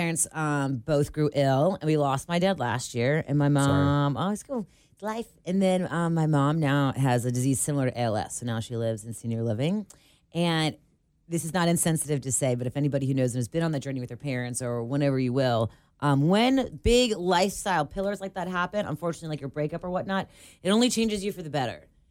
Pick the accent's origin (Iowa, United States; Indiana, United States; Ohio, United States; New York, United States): Ohio, United States; Cincinnati; As I'm from Cincinnati, I am originally from the west side, then I moved to the east side, then I lived downtown.